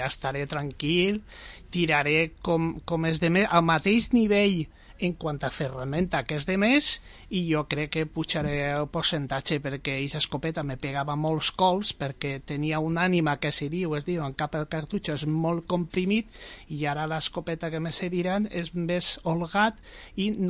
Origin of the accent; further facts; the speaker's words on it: Vila-real, Valencian Community, Spain; amb molta satisfacció i sobretot molt d'orgull del meu poble